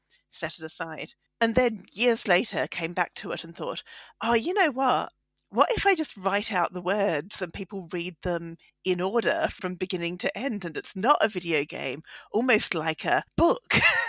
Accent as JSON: {"language": "English", "country": "Australia", "moved": "yes", "lives_now": "United Kingdom", "said": "as an Australian, we don't really have attics. It's not something that works there or that many places have. And so then I moved to the UK"}